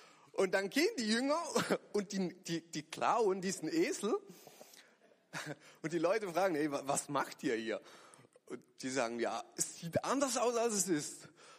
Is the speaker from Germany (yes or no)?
no; Switzerland; Als richtiger Schweizer, so im Sommer, Fondue ist doch super.